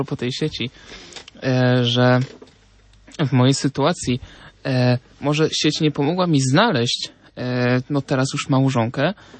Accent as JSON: {"language": "Polish", "region": "Lesser Poland", "country": "Poland", "said": "Ja pochodzę z okolic Krakowa"}